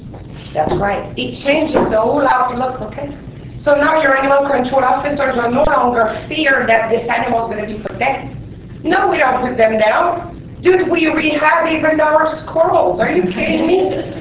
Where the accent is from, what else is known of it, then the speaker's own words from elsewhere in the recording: Quebec City, Quebec, Canada; now in United States; I am from Quebec City, Canada. I worked very hard to become a U.S. citizen back in 2011.